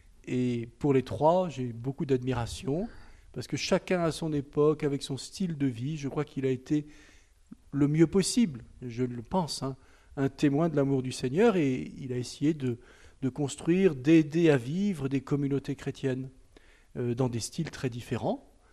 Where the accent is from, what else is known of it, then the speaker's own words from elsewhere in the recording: Normandy, France; je ne suis pas Mayennais d'origine, puisque je suis né en Basse-Normandie, dans l'Orne. Et c'est là que j'ai passé mon enfance, dans une petite école d'une petite commune de 1000 habitants, commune rurale, à côté de Bagnoles de l'Orne, juste à la limite de la Mayenne.